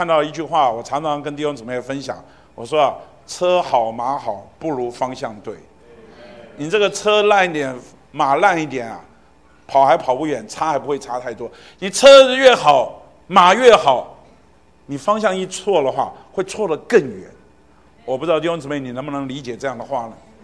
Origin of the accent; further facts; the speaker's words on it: China; 我们中国人那句话说啊，差之毫厘啊，失之千里。